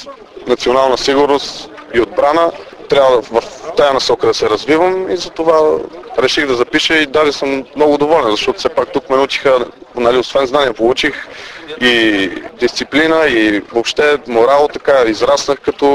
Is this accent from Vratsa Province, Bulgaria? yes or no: yes; Vratsa, Vratsa Province, Bulgaria; Родом съм от Враца, на 22 години.